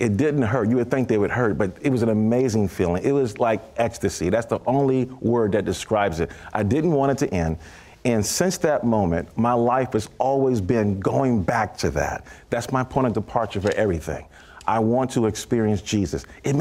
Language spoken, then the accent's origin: English; Brooklyn, New York, United States; I was from Brooklyn, New York.